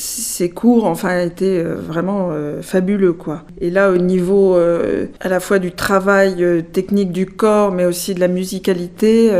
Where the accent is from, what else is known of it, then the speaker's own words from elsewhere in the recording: Casablanca, Casablanca-Settat, Morocco; born there; Je suis née au Maroc, à Casablanca.